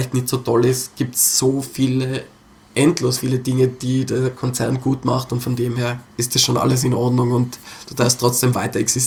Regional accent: Innsbruck, Tyrol, Austria

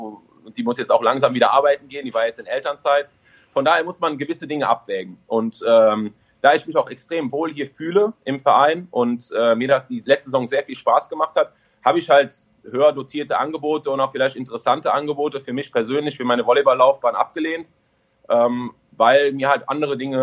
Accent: Düren, North Rhine-Westphalia, Germany; also born or lived in Friedrichshafen; Ich bin ja aus Düren nach Friedrichshafen gegangen. 3 Jahre war ich in Ausbildung

